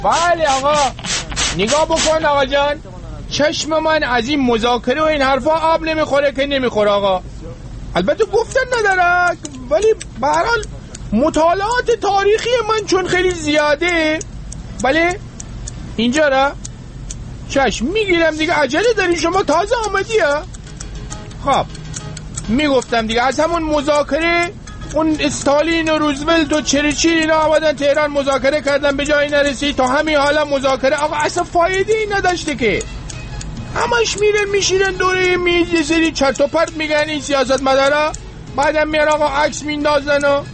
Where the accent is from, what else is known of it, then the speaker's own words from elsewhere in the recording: Rasht, Gilan, Iran; منم آرایشگرم، منم رشتیم، منم سلمانی اینجا دارم.